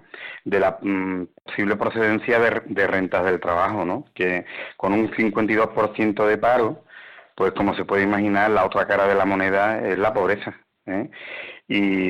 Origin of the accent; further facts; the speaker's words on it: Spain; nuestra calidad de vida como españoles ha mejorado pues más que en ninguna otra época de la historia